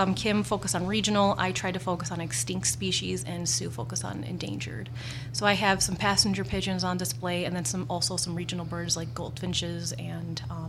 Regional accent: Illinois, United States; I grew up in the Chicago, suburbs of Chicago, so I did a lot of work in the Chicago area

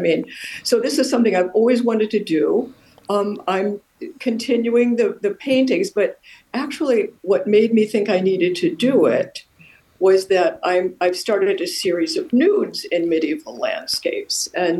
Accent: Midwest, United States; moved away as an adult; also born or lived in Alaska; now in -; I really did not like growing up in the Midwest and wanted to leave as soon as I could. So after high school, I did leave. And I found myself ultimately in Alaska.

